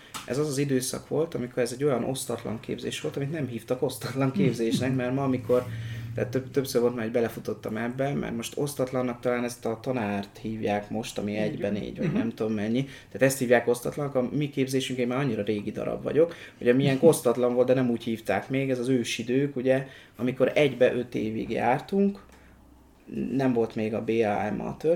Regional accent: Orosháza, Békés, Hungary; Hát én orsházi származású vagyok. Ott születtem, ott jártam iskolába, gimnáziumba. És utána következett a Szegedi Egyetem.

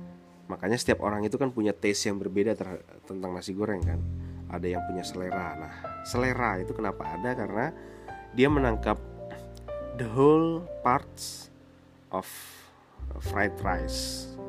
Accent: West Nusa Tenggara, Indonesia; saya orang Lombok yang berkebutuhan untuk tahu jati diri saya

